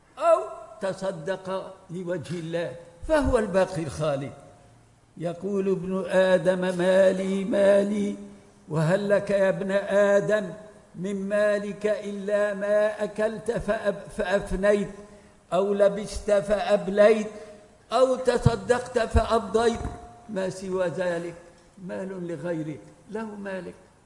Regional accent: Syria; moved away; أنا من سوريا لكن ما أستطيع الدخول إليها 35 سنة لم أدخلها

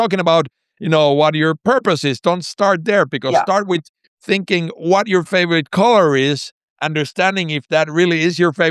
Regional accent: Finland; moved away; also born or lived in Mexico; I'm originally from Finland, but I've been living abroad or in Mexico, mostly Latin America, most of my life.

